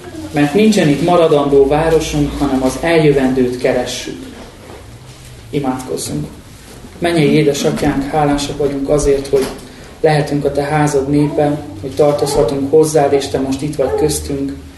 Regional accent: Miercurea Ciuc, Harghita, Romania; now in Budapest, Hungary; Csíkszeredából származom, onnan jöttem el már nagyon régóta

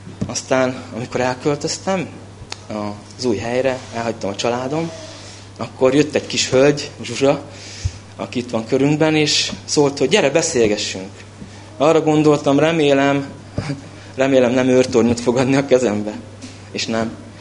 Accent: Ukraine; 1979. március 19-én születtem, Nagyrádban. Ez Szovjetunióban van, vagyis volt, most Ukrajna. Ott nevelkedtem, katolikus családban

